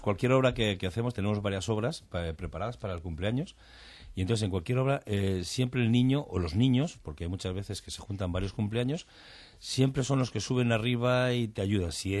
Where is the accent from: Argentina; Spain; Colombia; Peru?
Spain; Madrid, Community of Madrid; yo soy de Madrid de toda cepa.